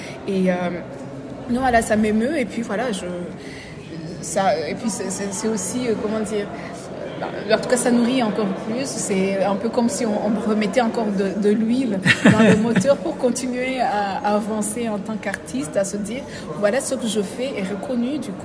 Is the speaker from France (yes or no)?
no; Rwanda; Puisque j'ai grandi au Rwanda avec mon père qui aimait l'histoire